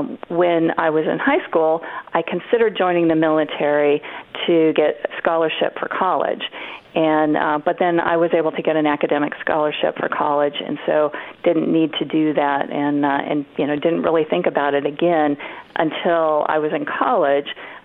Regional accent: Oregon, United States; growing up in Oregon and starting out in Coos County, I was always near the water

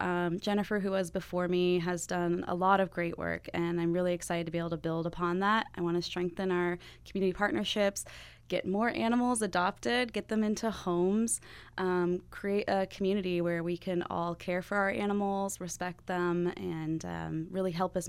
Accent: Colorado, United States; also born or lived in Florida; I grew up in Colorado mostly. I spent a lot of time in Florida.

